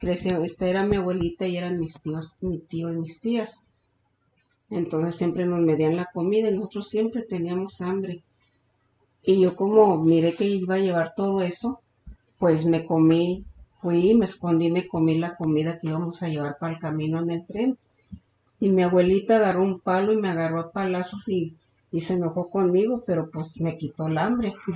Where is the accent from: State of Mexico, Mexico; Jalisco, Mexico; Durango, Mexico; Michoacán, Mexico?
Durango, Mexico; Entonces así crecí en Durango.